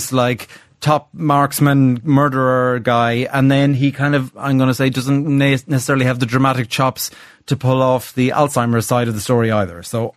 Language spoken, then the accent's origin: English; Ireland; but I self-identify as an Irish middle class person.